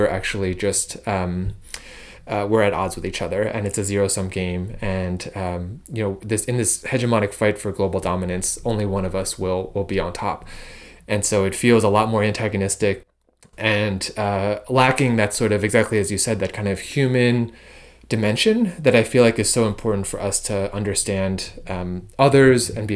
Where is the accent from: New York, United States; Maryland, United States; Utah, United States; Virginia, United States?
New York, United States; Brooklyn; moved away as an adult; now in Seattle, United States; for me, I grew up in Brooklyn, and I spent all of my life there until going to college.